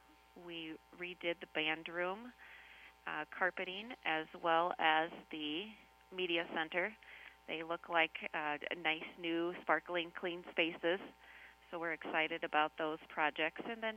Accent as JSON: {"language": "English", "town": "Riceville", "region": "Iowa", "country": "United States", "tie": "born or raised there", "also_born_or_lived": "Greene", "said": "I grew up in Riceville, and then I spent the last 20 years in Greene."}